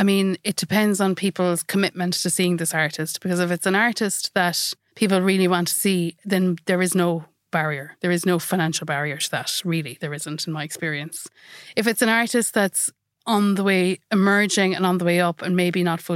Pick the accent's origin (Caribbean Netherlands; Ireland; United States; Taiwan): Ireland; Munster; I am from down the road in Kerry, which I'm reminded of on a daily basis while I'm in Cork.